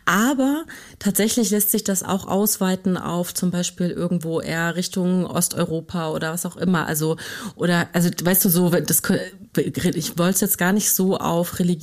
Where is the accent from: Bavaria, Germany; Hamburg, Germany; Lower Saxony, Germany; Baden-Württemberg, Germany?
Lower Saxony, Germany; wir sind beide in Niedersachsen aufgewachsen.